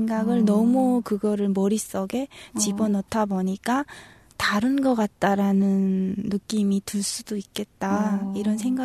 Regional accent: North Korea; now in South Korea; 나처럼 북한에서 왔어도

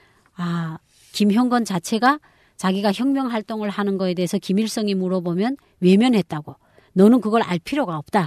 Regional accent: Pungsan, Ryanggang, North Korea; 예, 풍산군.

